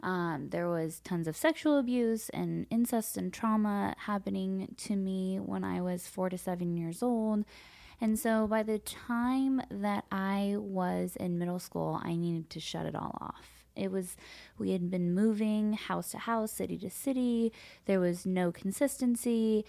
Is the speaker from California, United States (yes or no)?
yes; Los Angeles, California, United States; I grew up here in Los Angeles.